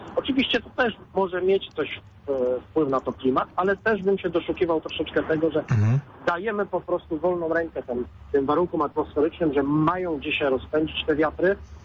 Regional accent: Poznań, Greater Poland Voivodeship, Poland; jako dziecko mieszkające w Poznaniu też były jakieś tam duże wichury, burze śnieżne i tak dalej

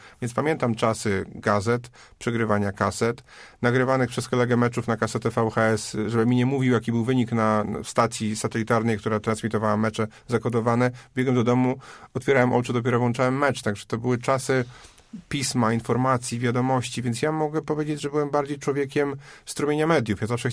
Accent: Kwidzyn, Pomeranian Voivodeship, Poland; born there; Urodziłem się w Kwidzynie, gdzie jest papiernia.

